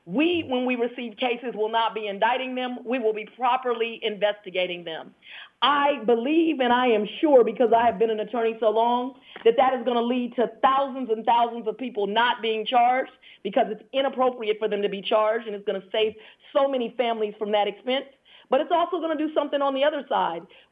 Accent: Los Angeles, California, United States; also born or lived in Washington, D.C.; now in Georgia, United States; I am originally from Los Angeles by way of Washington, D.C. My parents raised me bicoastal. I came to live in Georgia in 1993 to attend Emory University School of Law

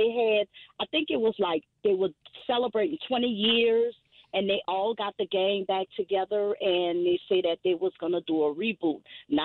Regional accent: New Orleans, Louisiana, United States; Gentilly.

